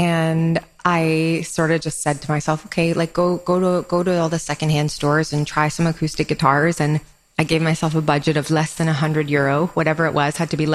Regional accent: Canada; I couldn't be in the US anymore because I'm Canadian and my work visa was done.

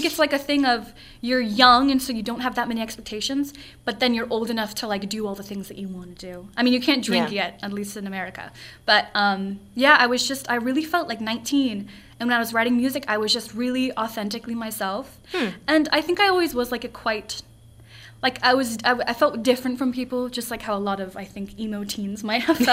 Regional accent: Rolling Hills, California, United States; Yeah, I'm from Los Angeles County area. I'm from the South Bay. So if you know, like, Palos Verdes, I grew up in, like, Rolling Hills, small equestrian town. I was in the L.A. area.

